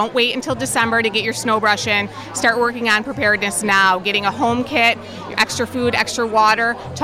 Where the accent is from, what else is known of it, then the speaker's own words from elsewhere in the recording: Buffalo, New York, United States; we like to pat ourselves on the back that we're from Buffalo and we're tough